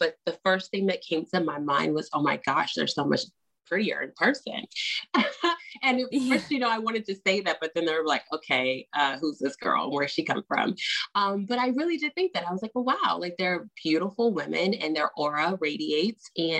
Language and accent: English; United States; I grew up on the Potomac.